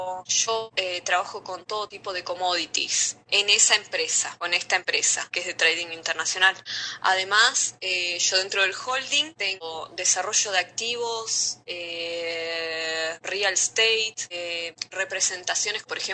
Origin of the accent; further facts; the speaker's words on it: Argentina; now in Dubai, United Arab Emirates; Soy la primera argentina en estar dentro de un consejo o asociación emiratí en los Emiratos Árabes.